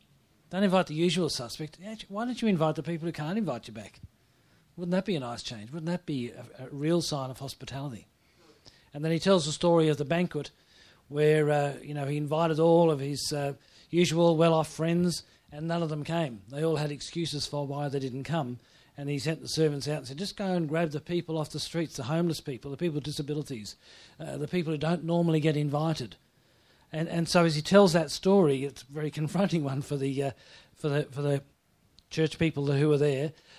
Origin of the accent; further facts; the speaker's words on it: Melbourne, Victoria, Australia; Or, I'm from Melbourne. You know, we dress with style.